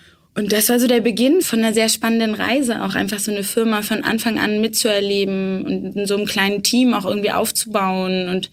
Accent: Bremen, Germany; 26 Jahre alt. Ich komme ursprünglich aus Bremen.

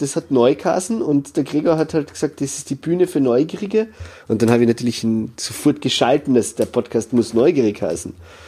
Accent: Carinthia, Austria; now in Vienna, Austria; Und ich bin 36 Jahre alt und ich bin Kärntner, der in Wien als Sonderschullehrer arbeitet.

